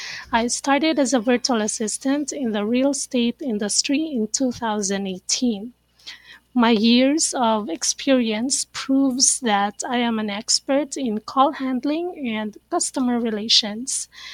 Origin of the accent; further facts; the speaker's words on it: Baguio, Cordillera Administrative Region, Philippines; I am from Baguio City, Philippines.